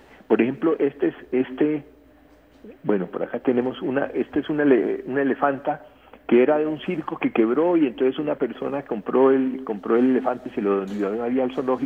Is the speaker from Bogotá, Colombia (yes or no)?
no; Popayán, Cauca, Colombia; en Popayán, de donde yo soy, decimos muy achantados